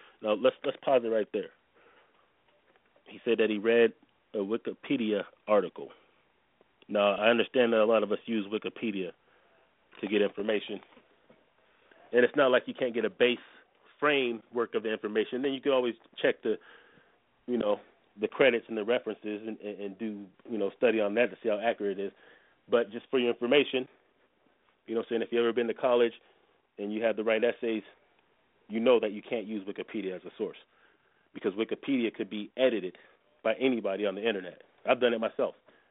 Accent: United States; As an American, we are taught to accept living in a melting pot

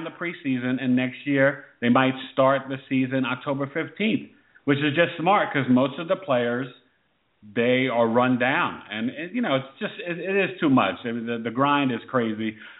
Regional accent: New York City, New York, United States; we grew up on Upper West Side, but we grew up in a very historical neighborhood

